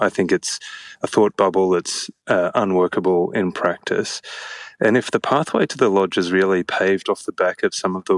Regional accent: Australia; And from my perspective here in Australia, as an Australian citizen, I find that deeply disappointing.

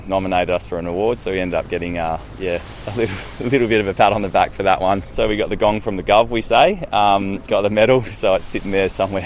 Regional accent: Australia; growing up in Australia

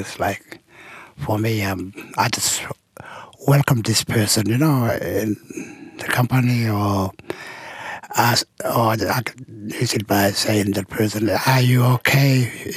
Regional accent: Western Australia, Australia; first language Pitjantjatjara; English is a second language; I'm from Tuntundera, Western Australia, remote community. I'm a Pitjantjatjara man, and my language is Pitjantjatjara, and Ngayantjatjara is my second language, so English is my third language.

